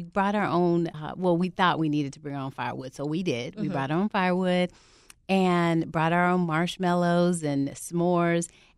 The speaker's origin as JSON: {"language": "English", "region": "New Mexico", "country": "United States", "tie": "born or raised there", "said": "So growing up in New Mexico, we would always go, like, hiking in the mountains."}